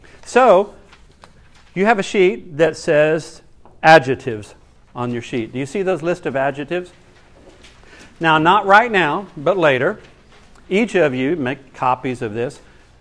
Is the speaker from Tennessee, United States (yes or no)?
yes; Nashville, Tennessee, United States; 40 years ago, I moved to Nashville, my hometown, after I graduated from seminary to plant a church.